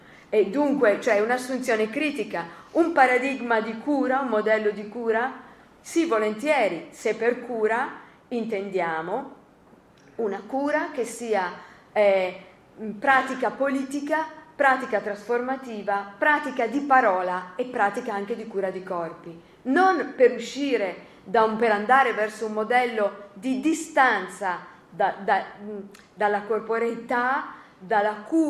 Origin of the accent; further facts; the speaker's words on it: Florence, Tuscany, Italy; moved away as an adult; now in Verona, Italy; sono di nascita, sono toscana, sono nata a Firenze, i primi 20 anni li ho vissuti a Firenze. Allora, venire da Firenze, venire a vivere poi per motivi dei Rom, insomma per venire a Verona